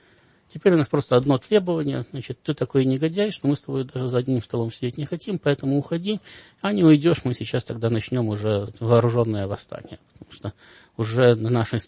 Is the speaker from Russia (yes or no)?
no; Belarus; Ну, это мы не белорусы, да, мы литвины. То есть мы там не один народ